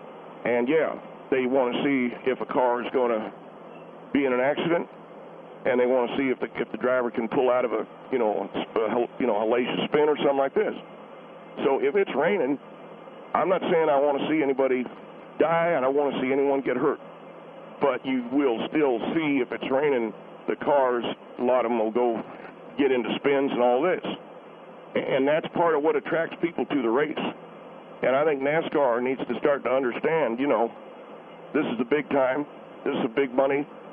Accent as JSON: {"language": "English", "region": "the South", "country": "United States", "moved": "as an adult", "said": "I come from the South."}